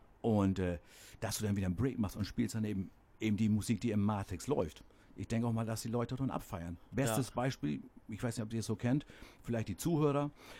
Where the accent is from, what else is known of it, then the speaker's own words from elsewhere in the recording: Ostrauderfehn, Lower Saxony, Germany; Also gebürtig komme ich aus Ostrauderfehn.